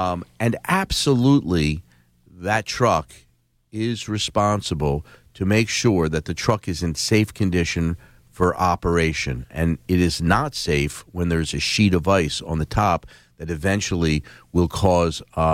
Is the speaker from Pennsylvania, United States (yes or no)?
yes; Philadelphia, Pennsylvania, United States; Yeah, when I grew up in Philly, it was the alley.